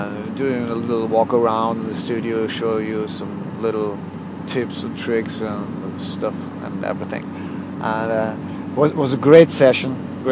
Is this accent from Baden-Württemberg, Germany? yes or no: no; Cologne, North Rhine-Westphalia, Germany; I'm driving in the city of Cologne, my hometown, Cologne.